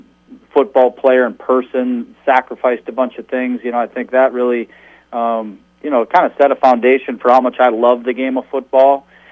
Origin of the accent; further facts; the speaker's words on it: Blaine, Minnesota, United States; growing up in Blaine was an awesome football community